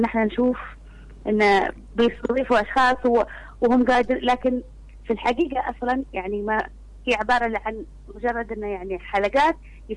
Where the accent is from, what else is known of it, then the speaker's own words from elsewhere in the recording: Syria; أنا مذيعة سورية